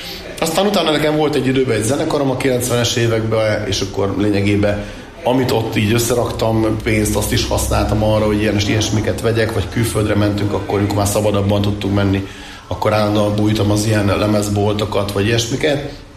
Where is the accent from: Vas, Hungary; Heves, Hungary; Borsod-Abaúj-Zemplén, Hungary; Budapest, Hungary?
Heves, Hungary; Eger; ha már egri vagyok, akkor itt egerben csináljam meg.